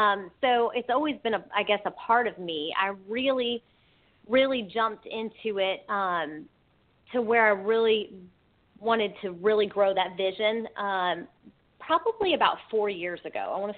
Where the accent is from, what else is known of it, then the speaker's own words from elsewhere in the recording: Ohio, United States; Well, my family, we're from Ohio. I grew up in Ohio